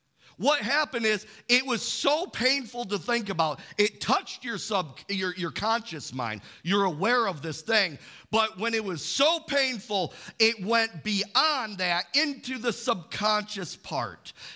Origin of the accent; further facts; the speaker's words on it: Imlay City, Michigan, United States; I grew up in Imlay City. I was at the Imlay City Fair with my mom.